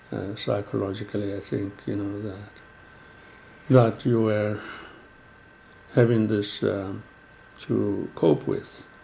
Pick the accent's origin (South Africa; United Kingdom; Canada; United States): South Africa; Edenville; It was like that where I grew up in Edenville.